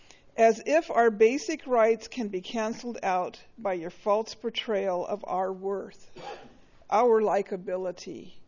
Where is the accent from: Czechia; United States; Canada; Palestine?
United States; Los Osos, California; When I say I'm from Los Osos, I am dirt, associated with poverty, the diverse class of people, and the last affordable housing in San Luis Obispo County.